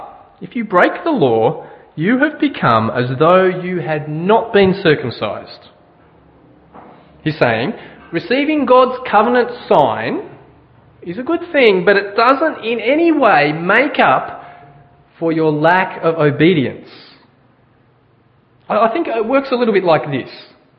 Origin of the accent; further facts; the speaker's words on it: Scotland, United Kingdom; I'm Scottish, so I'm... Yeah. And I'm Presbyterian, and I'll make sure my kids are too, because they're Scottish as well.